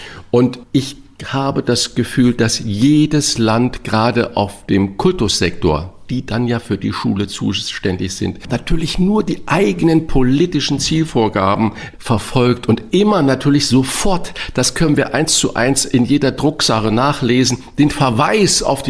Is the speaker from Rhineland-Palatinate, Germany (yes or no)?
no; St. Ingbert, Saarland, Germany; was ist in kleinem St. Ingbert, wo ich herkomme, im Saarland